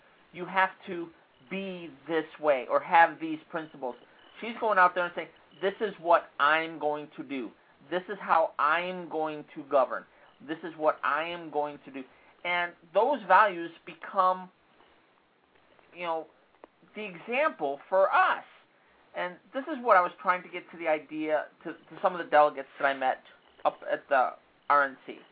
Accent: Chicago, Illinois, United States; You got to understand, I come from Chicago.

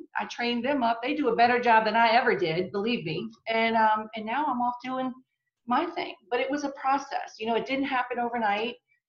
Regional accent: New Orleans, Louisiana, United States; And so I'm born and raised in New Orleans. And like you said, we live in Alabama.

